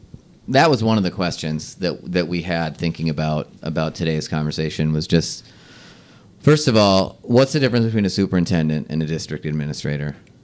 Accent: Minnesota, United States; Yeah, growing up in Minnesota, it was McAllister's like, it's the Harvard of Minnesota.

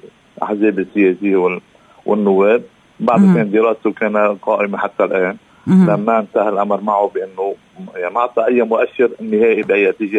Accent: Lebanon

